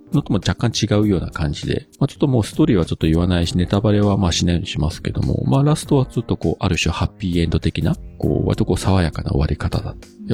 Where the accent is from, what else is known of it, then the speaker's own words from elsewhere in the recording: Kitakyushu, Fukuoka, Japan; こちらの地元の北九州